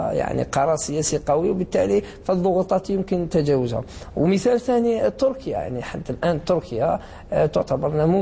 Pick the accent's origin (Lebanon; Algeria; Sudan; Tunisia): Algeria; وأنا لست مصري ولست سعودي، أنا جزائري